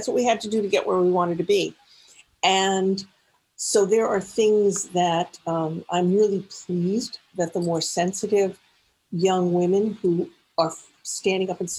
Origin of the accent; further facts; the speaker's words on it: Newport, Rhode Island, United States; And when I was 16, I made a movie in my hometown of Newport, Rhode Island, and as an extra.